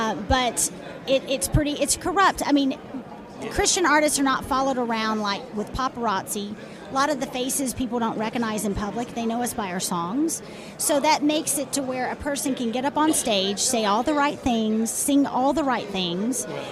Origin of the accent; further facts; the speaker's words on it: Texas, United States; I'm from Texas, and I said, nope. I'm staying right where I'm at.